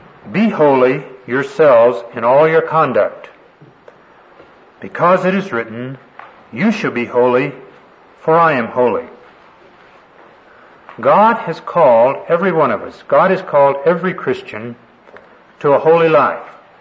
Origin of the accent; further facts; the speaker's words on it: Texas, United States; I grew up down in East Texas, and the particular church that I grew up in, it was a sin to have what in those days they call mixed bathing.